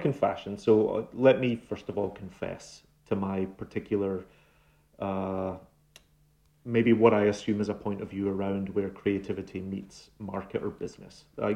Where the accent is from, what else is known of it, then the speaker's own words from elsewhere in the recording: Scotland, United Kingdom; it sometimes fries people's minds that I'm Scottish and American now, that I sort of straddle these two things because it's an intersection.